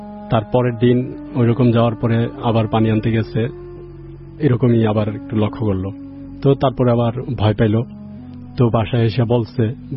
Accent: Brahmanbaria, Chittagong Division, Bangladesh; আমার গ্রামের বাড়ি হচ্ছে ব্রাহ্মণবাড়িয়া, তো মূলত ঘটনা আমার গ্রামে

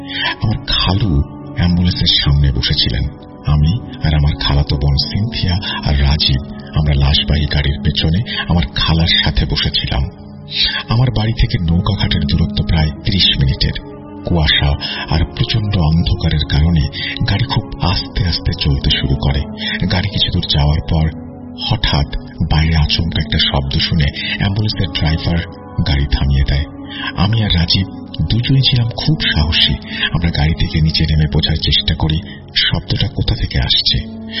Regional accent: Sirajganj, Rajshahi Division, Bangladesh; আমার খালা আমাদের সিরাজগঞ্জের কোনো একটা স্বনামধন্য হসপিটালে মারা গেছেন। হসপিটাল থেকে আমাদের বাড়ি কাছে হয়

